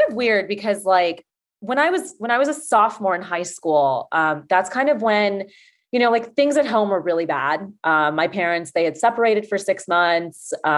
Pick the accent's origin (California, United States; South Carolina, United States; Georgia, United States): Georgia, United States; Atlanta; and I'm from Atlanta and, you know, and, like I've come from a community where, and a culture where everybody literally knows everyone.